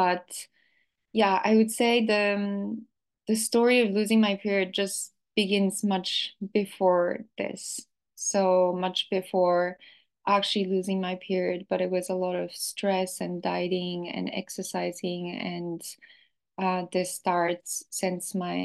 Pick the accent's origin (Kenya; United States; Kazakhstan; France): France; But when I grew up, so I grew up in France, and I just remember when I was very, very young, I think I was maybe around 6 or 7 years old